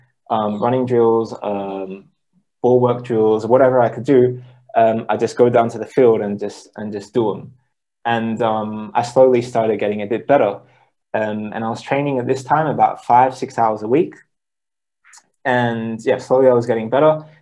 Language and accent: English; Australia; So it all started with just me as a kid growing up in Australia.